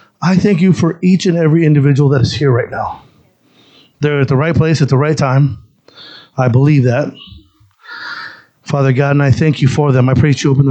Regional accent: Apache Junction, Arizona, United States; just a real short testimony about me. I grew up here in Apache Junction, went to Apache Junction High School.

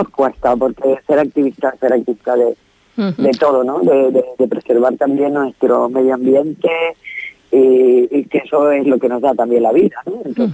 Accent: Canary Islands, Spain; Yo soy canaria

